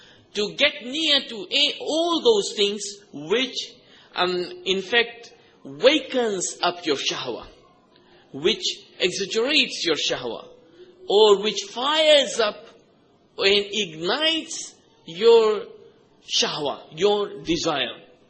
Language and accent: English; Fiji; I'm from Fiji.